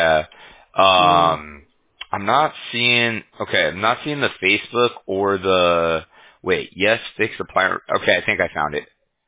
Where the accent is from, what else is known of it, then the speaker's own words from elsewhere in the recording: Huntington Beach, California, United States; So I'm from Huntington Beach.